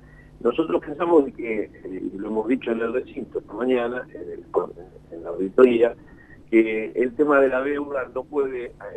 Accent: Jujuy, Argentina; Yo soy jujeño y conozco, por supuesto

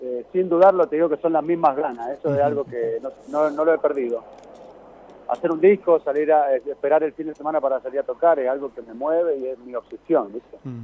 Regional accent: Mendoza, Argentina; now in Spain; Yo soy de Mendoza, nacido acá, y hace un tiempito ya que nos fuimos a vivir a España

